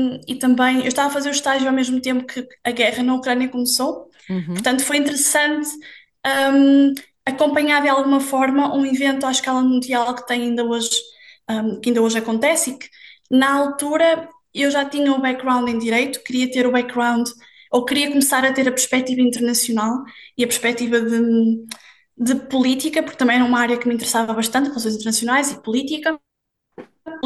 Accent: Póvoa de Lanhoso, Norte, Portugal; Eu cresci na Póvoa de Lanhoso, que é uma vila a cerca de 10 minutos de Braga

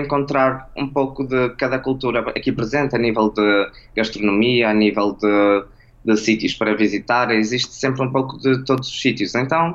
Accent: Portugal; porque queres dizer eu também sou português.

